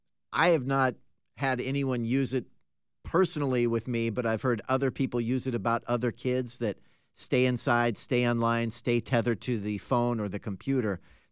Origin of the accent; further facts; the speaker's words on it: Tacoma, Washington, United States; This isn't far from my stomping grounds when I was younger growing up in Tacoma, West Tacoma.